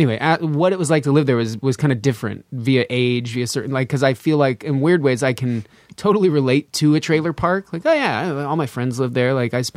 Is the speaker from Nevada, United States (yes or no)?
yes; Sparks, Nevada, United States; also born or lived in Reno; I was born in St. Mary's Hospital. I spent my first 3 years on a ranch like 50 miles north of Reno. So I don't remember much of that. And then I kind of... we lived in Sparks for a little bit